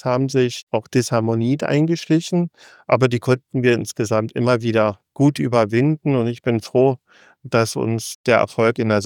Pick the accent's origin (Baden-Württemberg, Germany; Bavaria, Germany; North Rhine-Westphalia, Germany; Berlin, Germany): Berlin, Germany; Sie kommt aus Stuttgart und ich komme aus Berlin.